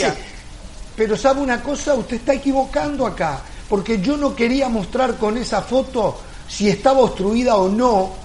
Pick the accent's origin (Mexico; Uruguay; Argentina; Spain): Uruguay; provengo de un país que hace exactamente lo mismo